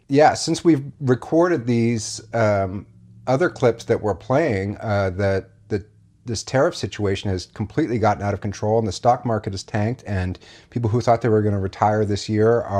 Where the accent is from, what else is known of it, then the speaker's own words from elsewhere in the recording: Portland, Oregon, United States; now in Washington, United States; I'm from Portland, Oregon, and have lived in Washington, D.C. since 2011.